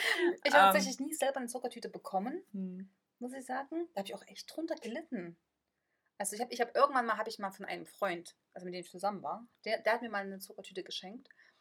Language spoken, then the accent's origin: German; Thuringia, Germany; also ich bin ja aus dem Kreis hier Saale-Holzland-Kreis.